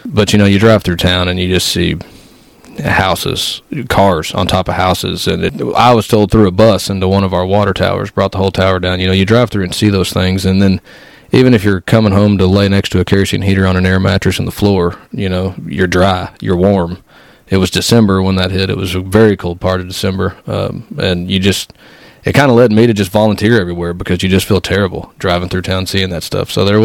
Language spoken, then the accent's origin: English; Paducah, Kentucky, United States; lived all over West Kentucky. I don't really know where to say I'm from, but if I had to pick one, I grew up in Paducah, spent most of my life there, and am currently living in Graves County, Kentucky.